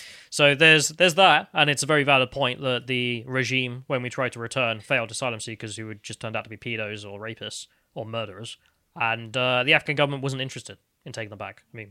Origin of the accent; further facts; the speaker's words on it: United Kingdom; So, as a British person, I'm just not interested.